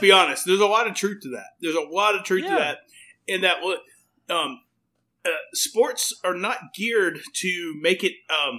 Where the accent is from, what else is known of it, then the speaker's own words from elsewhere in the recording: Southeast, United States; Where we grew up in the Southeast, we care about NASCAR or college football.